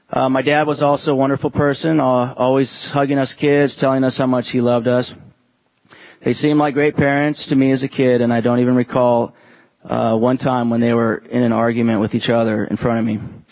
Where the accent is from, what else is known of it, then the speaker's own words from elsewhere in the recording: Tualatin, Oregon, United States; also born or lived in Eugene; So my younger days, growing up in Tualatin and Eugene, were pretty normal for the most part.